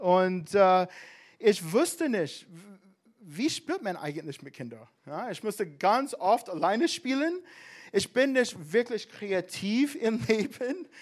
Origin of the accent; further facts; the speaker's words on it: Alabama, United States; German is a second language; now in Germany; ich komme aus den USA, ich komme aus Alabama, das ist ganz in den südöstlichen Teil von den USA. Und ich und meine Familie, wir leben hier seit 10 Jahren jetzt